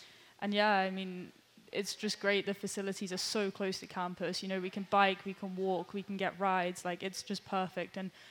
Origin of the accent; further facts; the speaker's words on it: Scotland, United Kingdom; But I mean, I say I'm Scottish, and my dad's Scottish, and I think Scotland's been a big part of my life.